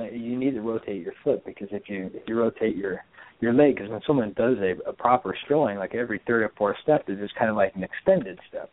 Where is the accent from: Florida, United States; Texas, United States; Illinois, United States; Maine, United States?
Florida, United States; I grew up in South Florida. I grew up around Dan Marino, and oddly enough, Clayton Duper.